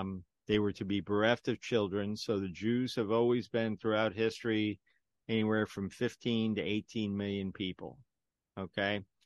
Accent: California, United States; I'm from California, right? And so they say, oh, you're from Cali.

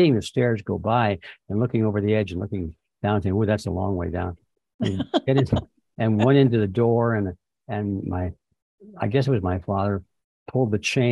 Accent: Detroit, Michigan, United States; Born in 1931. Right. Okay. And born on the east side of Detroit

